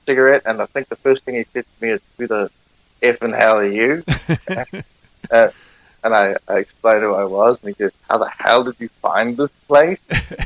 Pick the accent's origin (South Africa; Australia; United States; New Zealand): New Zealand; accent: Kiwi; Sat down at the bar, having my Kiwi accent, some guy just come out.